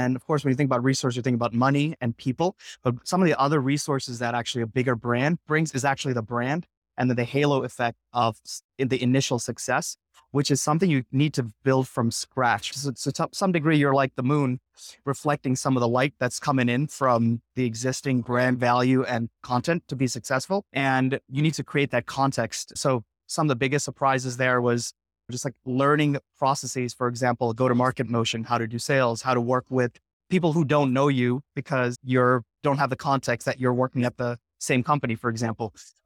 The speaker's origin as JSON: {"language": "English", "region": "New York", "country": "United States", "tie": "born or raised there", "also_born_or_lived": "India", "lives_now": "San Francisco Bay Area, United States", "said": "I'm an Indian American immigrant. Been here for many decades, grew up in New York, but moved out to the Bay Area a while back. Shout out to Kerala."}